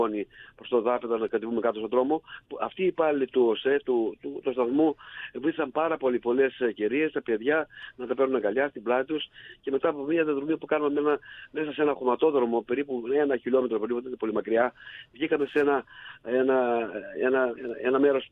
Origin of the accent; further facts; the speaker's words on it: Thessaloniki, Central Macedonia, Greece; Εγώ είμαι από Θεσσαλονίκη